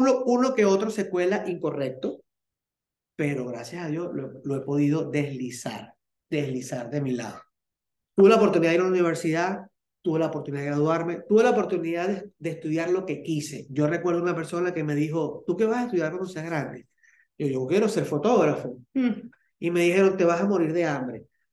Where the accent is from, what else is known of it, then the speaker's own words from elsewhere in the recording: Margarita, Nueva Esparta, Venezuela; also born or lived in Valencia, Venezuela; Yo nací en Valencia, estado Carabobo, cerca de Caracas, pero viví 22 años en Margarita. O sea, viví más tiempo en Margarita que en Valencia. Me considero de la isla.